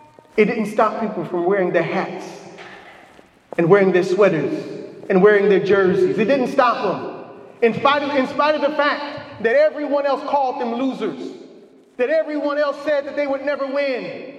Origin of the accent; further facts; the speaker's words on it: Los Angeles, California, United States; Please excuse me, as I'm from Los Angeles, so please don't get sensitive because you're from Philadelphia.